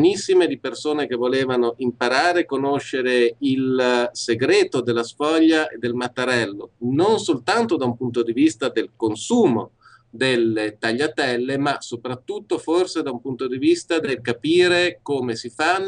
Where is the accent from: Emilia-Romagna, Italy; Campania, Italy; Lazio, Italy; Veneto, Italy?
Emilia-Romagna, Italy; now in Canada; le sdore delle nostre parti hanno, sarebbero stati un ottimo punto di partenza per promuovere l'Emilia Romagna anche qui in Canada.